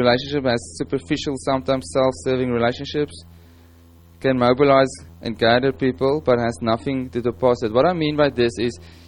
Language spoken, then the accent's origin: English; South Africa; From what I could get out from as a South African.